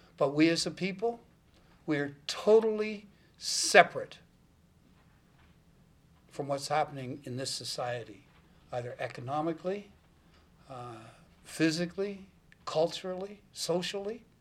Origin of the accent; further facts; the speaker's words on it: Truro, Nova Scotia, Canada; This we, as I'm talking about it from growing up in Truro, we say that we are indigenous African Nova Scotians.